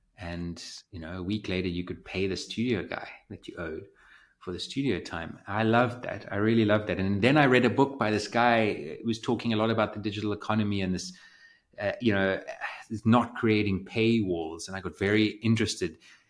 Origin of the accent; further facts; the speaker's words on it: South Africa; I'm from South Africa.